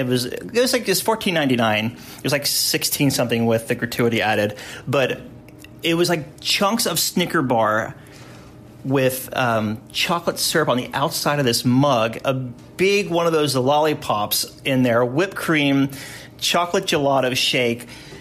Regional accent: the South, United States; I did a lot of go-karting growing up in the South

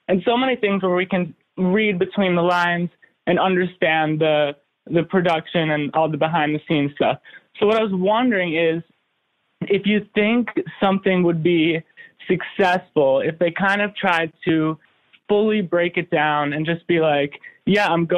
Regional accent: New York City, New York, United States; I'm from New York City.

